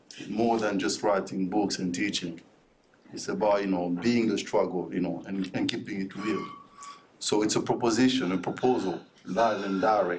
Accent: DR Congo; I'm from the Congo originally, so I'm very passionate about history.

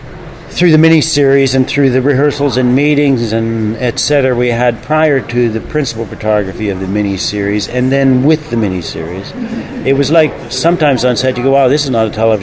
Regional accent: Canada; Being Canadian, we do a lot of independent, low-budget films.

